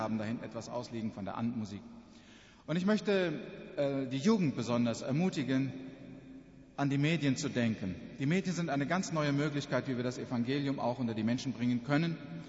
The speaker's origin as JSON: {"language": "German", "country": "Paraguay", "lives_now": "Ecuador", "said": "Ja, wir kommen aus Südamerika, wie gesagt, dort hier aus Paraguay."}